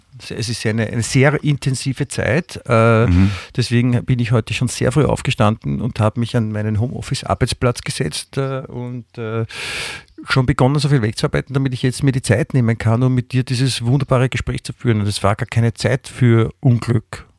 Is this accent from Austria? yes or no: yes; Vienna, Austria; ich bin in Wien aufgewachsen und da ist man dann natürlich auch katholisch.